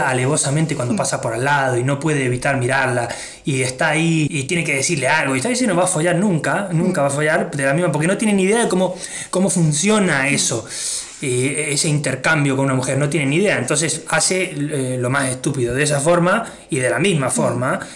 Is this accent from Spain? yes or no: no; Argentina; nosotros como argentinos nos morimos de risa